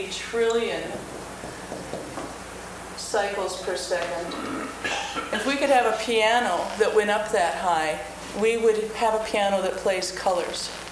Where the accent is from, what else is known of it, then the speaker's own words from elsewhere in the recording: St. Louis Park, Minnesota, United States; I'm from St. Louis Park, Minnesota.